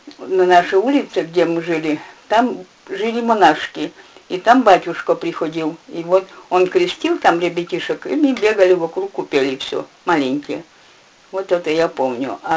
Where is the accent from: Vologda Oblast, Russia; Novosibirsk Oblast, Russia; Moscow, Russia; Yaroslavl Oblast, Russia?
Vologda Oblast, Russia; Kirillov; born there; Здесь, в Кирилове.